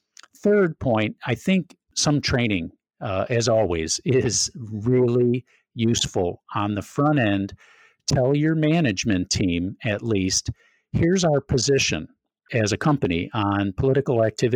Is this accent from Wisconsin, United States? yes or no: yes; Wisconsin, United States; Louisiana, Washington, and Madison, Wisconsin, close to my hometown here.